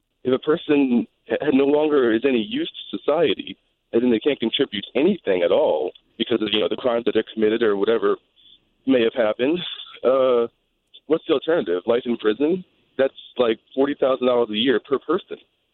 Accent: Louisiana, United States; I'm born and raised a Catholic. I'm from South Louisiana originally. And, you know, pretty strict Catholic household.

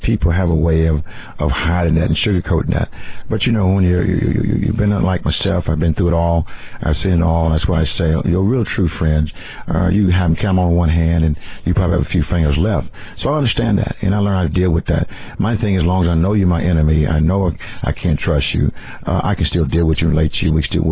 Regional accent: Kentucky, United States; now in Minnesota, United States; it's amazing how many people that I know that are from, say, from Kentucky as a whole and from my hometown that lives in Minnesota.

